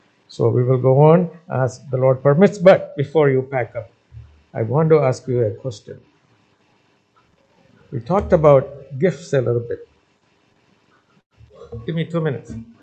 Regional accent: India; Not only because we are from India

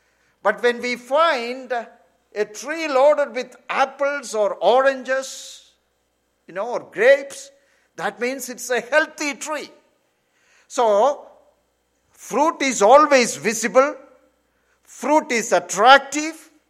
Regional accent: India; Even in India, I always liked, growing up in India, I always liked the fruit juices.

